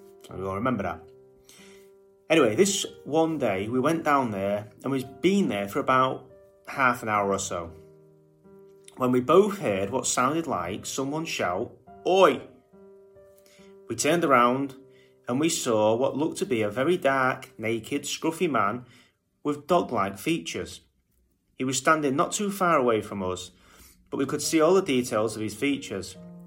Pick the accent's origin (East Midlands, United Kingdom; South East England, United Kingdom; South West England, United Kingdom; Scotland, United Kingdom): East Midlands, United Kingdom; Chesterfield; I was 9 years old at the time, born and raised in Chesterfield, and I used to hang around with a mate called Josh who lived in Middlecroft at the time.